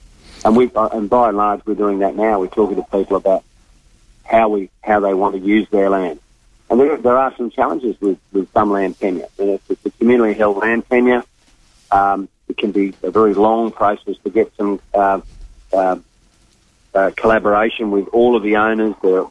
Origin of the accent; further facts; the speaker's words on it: Northern Territory, Australia; I come from the Northern Territory, and I know it well.